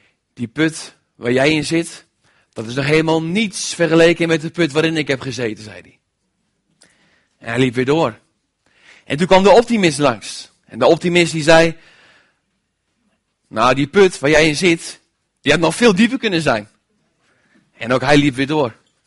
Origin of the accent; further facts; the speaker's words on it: Putten, Gelderland, Netherlands; Ik ben inmiddels 25 jaar geworden. Ik kom uit Putten